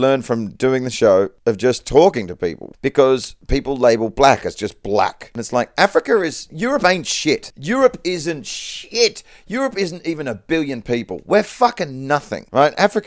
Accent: Perth, Western Australia, Australia; I'm a straight white male. I live on a farm. I was raised in Perth, Western Australia.

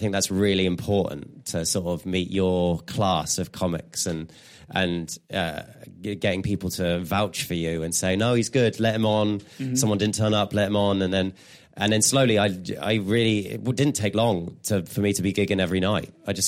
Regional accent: England, United Kingdom; I'm English.

